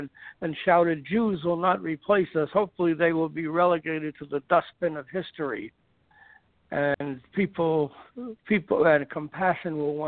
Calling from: Los Angeles, California, United States; L.A., from Brentwood.

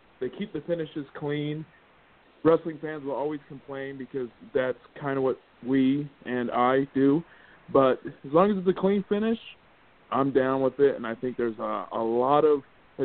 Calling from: Utah, United States; from Utah.

